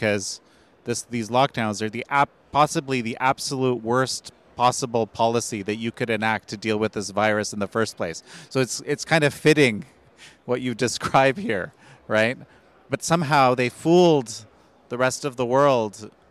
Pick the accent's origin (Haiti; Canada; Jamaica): Canada; my home country of Canada here